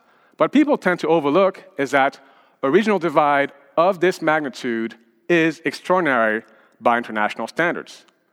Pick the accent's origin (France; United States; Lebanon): France; Paris, Île-de-France; also born or lived in Nairobi, Kenya; My father is Kenyan, my mother is French, from Brittany, the Celtic region of France. And after being born in Nairobi, I grew up in Paris, not very far from the Eiffel Tower, in a multicultural environment, speaking French with my mom and English with my dad.